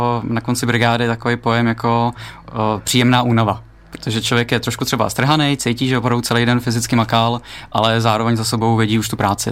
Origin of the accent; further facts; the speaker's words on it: Prague, Czechia; Což tím, že já jsem z Prahy, tak já jsem si tam pěšky došel